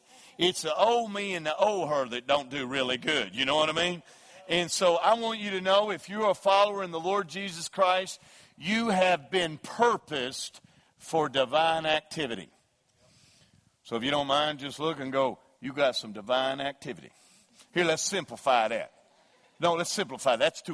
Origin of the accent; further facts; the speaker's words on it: Kentucky, United States; and we're from Kentucky. So this is the way we do it.